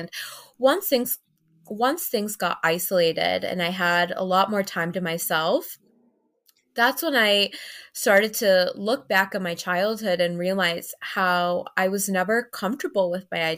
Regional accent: Chicago, Illinois, United States; also born or lived in Florida / Honduras; I was born and raised in Chicago, and then for some time I was living in Florida, then I worked in Seattle, and then I was back in Chicago.

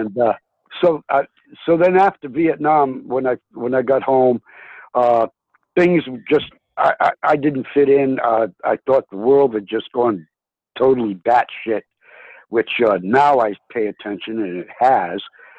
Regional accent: Rhode Island, United States; also born or lived in California; And then we moved back from California to New England, basically Rhode Island, where I grew up.

